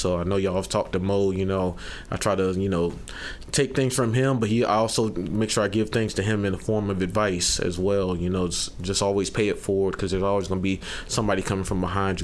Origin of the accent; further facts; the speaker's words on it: Mauldin, South Carolina, United States; also born or lived in Germany / Anniston, Alabama; I was actually born in Germany. My dad's a military, so I was born in Germany, 1988. We moved to Anniston, Alabama in 1991, so spent 4 years there. And then moved in 1995 to Malden, South Carolina, a little town in Greenville.